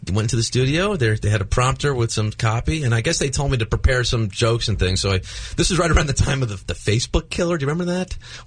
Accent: New York, United States; It got boring saying I'm from New York every time.

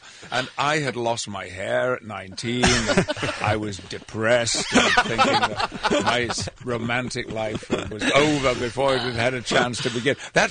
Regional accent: Yorkshire and the Humber, United Kingdom; I grew up in the West Riding of Yorkshire, which is the western edge of the county, where it abuts Lancashire

